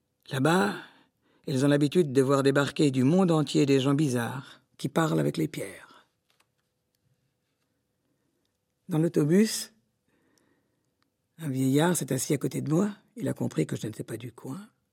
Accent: Smolensk, Smolensk Oblast, Russia; born there; French is a second language; On m'a renvoyé dans ma ville natale, à Smolensk, à l'orphelinat.

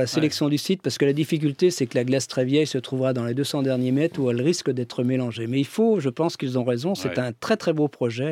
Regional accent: Brittany, France; Même si je suis breton

